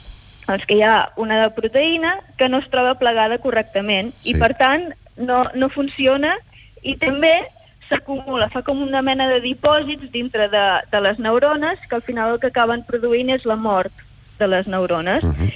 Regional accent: Catalonia, Spain; now in Netherlands; som gent d'Holanda, Alemanya, Itàlia, Brasil, Corea, i jo sóc l'única catalana que hi ha

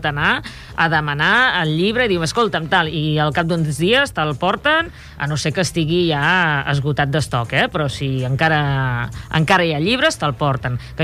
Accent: Reus, Catalonia, Spain; jo sóc de Reus, sí.

